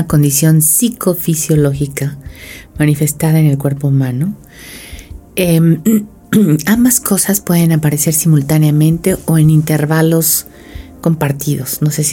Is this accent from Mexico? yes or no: yes; Mexico; este tiempo que llevamos aquí viviendo como mexicanas, ¿no?